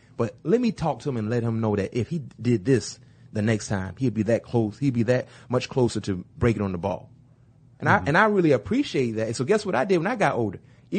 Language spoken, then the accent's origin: English; Florida, United States; I'm from Florida, bruh.